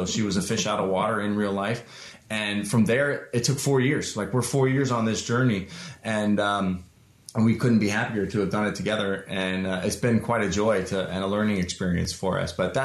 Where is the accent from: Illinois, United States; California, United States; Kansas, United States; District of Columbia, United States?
Kansas, United States; born there; Well, I actually was born in Kansas, which is really exciting. No, I would love the state of Kansas. My dad was in the military, so I grew up